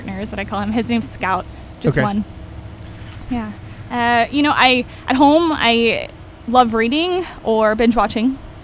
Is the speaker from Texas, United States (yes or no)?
no; Homestead, Florida, United States; now in Orlando, United States; I was born in Homestead, so Everglades kid.